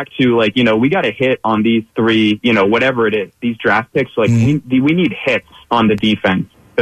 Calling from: Cleveland, Ohio, United States; I'm calling from Cleveland. I grew up in the area, you know, a big Birds fan my whole entire life, all Philly sports

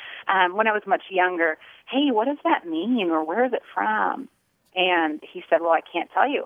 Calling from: Omaha, Nebraska, United States; I'm calling from Omaha, Nebraska.

